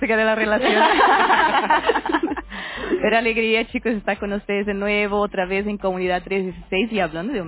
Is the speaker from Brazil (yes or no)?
yes; São Paulo, Brazil; now in Chile; Bueno, soy de Brasil, perdón, de San Pablo. Ya hace, creo que ese sería el 10º año que estoy en Chile, así es.